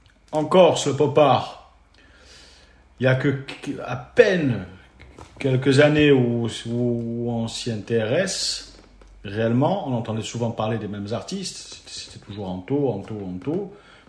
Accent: Bastia, Corsica, France; born there; Alors non, je suis né à Bastia.

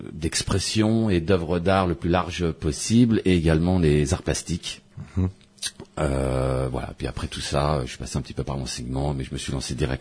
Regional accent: Paris, Île-de-France, France; comme j'ai grandi à Paris

